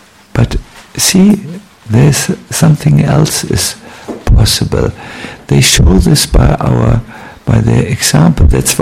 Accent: Germany; English is a second language; I come from Germany. I can't stop criticizing.

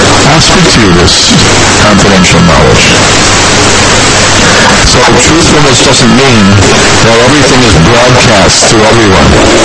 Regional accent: Mathura, Uttar Pradesh, India; You say it, because I'm from Mathura, they won't believe me.

